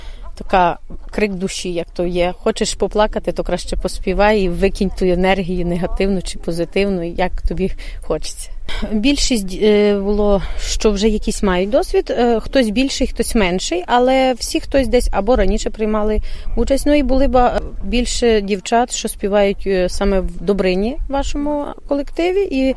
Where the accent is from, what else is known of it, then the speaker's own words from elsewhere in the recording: Svarytsevychi, Rivne Oblast, Ukraine; now in Poland; Брала до репертуару пісні з свого села, звідки я родом, село Сварицевичі Добровицького району.